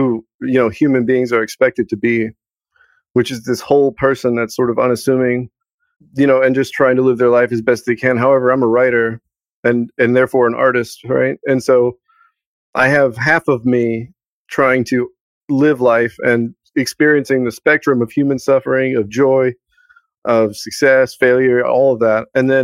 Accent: Houston, Texas, United States; I'm from Houston, Texas. I was raised around there. I had a pretty rough childhood.

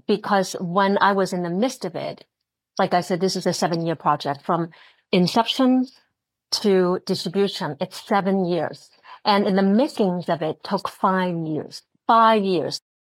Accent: China; English is a second language; I speak Chinese fluently. I was raised in China, born in China.

